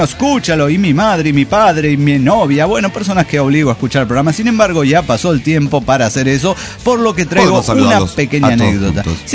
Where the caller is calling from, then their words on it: Ensenada, Baja California, Mexico; de Ensenada, Baja California.